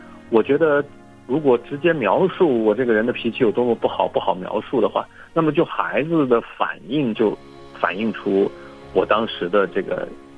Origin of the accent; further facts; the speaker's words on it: Northwest China, China; 就是我是一个西北人啊，我出生在西北，都比较粗犷一些